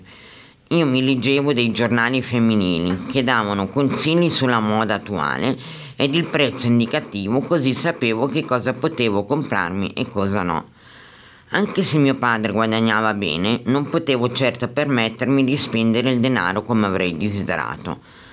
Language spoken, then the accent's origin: Italian; Parma, Emilia-Romagna, Italy; Quando mi recavo a Parma, mia città natale